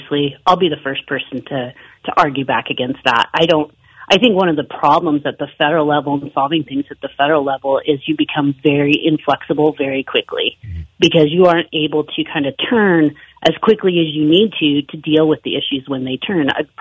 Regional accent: East Helena, Montana, United States; I was born and raised in East Helena, and my family's originally from Butte. And then I went away. I went away to California for a while, went to school, got my GED, and came back to Montana.

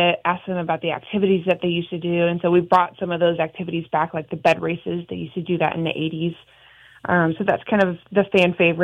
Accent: Chester, Montana, United States; I am born and raised in Chester, Montana. I graduated in 2016 and moved to Missoula to go to college.

